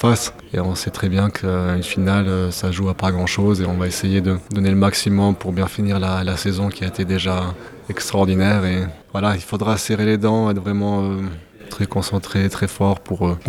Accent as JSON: {"language": "French", "region": "Valais", "country": "Switzerland", "said": "en tant que Valaisan aussi, c'est quelque chose de spécial pour moi"}